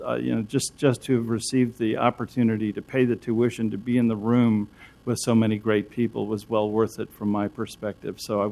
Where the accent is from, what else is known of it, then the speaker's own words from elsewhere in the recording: Detroit, Michigan, United States; now in Portland, United States; I'm a kid from Detroit, Michigan, and I spent my youth there. And I'm sad to say it's not the city that I grew up in anymore. I've lived in Portland for almost 40 years.